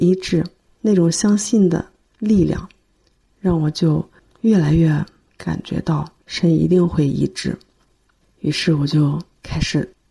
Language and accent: Chinese; Henan, China; 我从小在农村长大